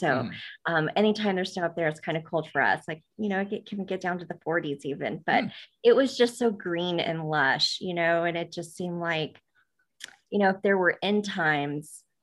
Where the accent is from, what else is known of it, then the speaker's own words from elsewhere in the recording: Arizona, United States; now in Kona, United States; Okay, so I grew up in Arizona, and I now live in Kona, Hawaii, which is on the Big Island.